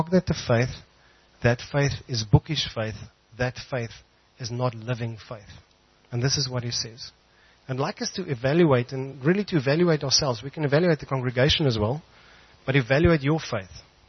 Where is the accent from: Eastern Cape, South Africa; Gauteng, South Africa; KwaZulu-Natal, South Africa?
Gauteng, South Africa; Brakpan; I come from Brakpan. Lekker. Ek kom actually van die Oosrand.